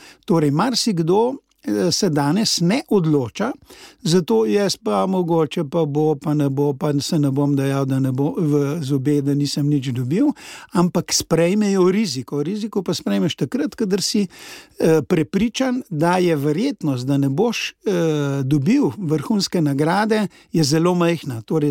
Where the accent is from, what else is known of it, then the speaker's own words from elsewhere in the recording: Podbrezje, Upper Carniola, Slovenia; Zagotovo je otroštvo, torej izhajam iz Podbrezi